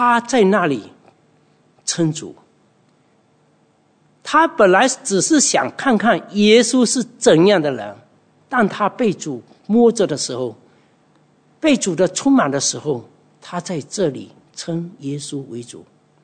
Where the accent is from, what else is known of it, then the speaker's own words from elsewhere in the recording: China; 因为我们中国人大部分都是拜什么，拜偶像，甚至拜祖宗的这些东西